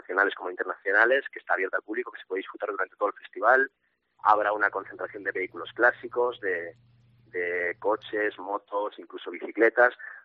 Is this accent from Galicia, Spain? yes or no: no; Vega de Espinareda, Castile and León, Spain; now in Madrid, Spain; yo soy de Vega, soy oriundo de aquí, de la localidad. Lo que pasa es que, bueno, llevo ya casi 20 años en Madrid con una tienda en la zona de Malasaña que se llama Chopper Monster.